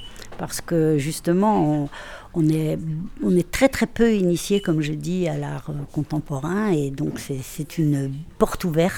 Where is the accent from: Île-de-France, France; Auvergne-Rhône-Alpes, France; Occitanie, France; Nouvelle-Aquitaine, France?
Île-de-France, France; Paris; je suis parisienne, mais en fait j'ai beaucoup voyagé, j'ai vécu dans beaucoup de pays, donc je suis un peu de partout, quoi. Je suis un peu citoyen du monde.